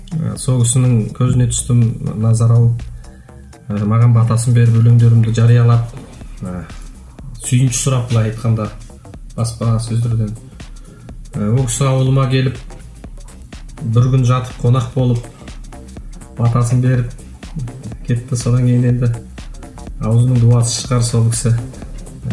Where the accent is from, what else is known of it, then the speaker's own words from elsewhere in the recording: Kolbay, Zhetysu Region, Kazakhstan; also born or lived in Alakol District; мен Алакөл ауданы Көлбай ауылының тумасымын. Сол ауылда мектепте 9 сыныпқа дейін оқыдым.